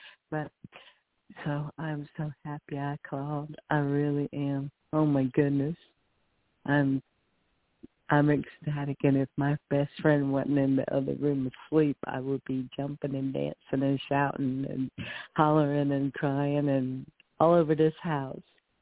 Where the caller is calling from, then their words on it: Newport, North Carolina, United States; I'm calling from Newport, North Carolina.